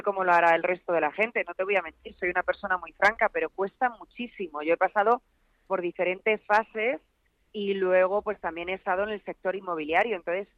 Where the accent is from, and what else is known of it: Spain